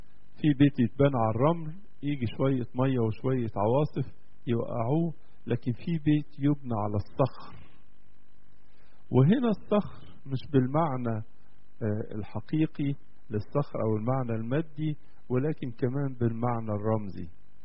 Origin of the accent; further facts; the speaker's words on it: Egypt; احنا عندنا في مصر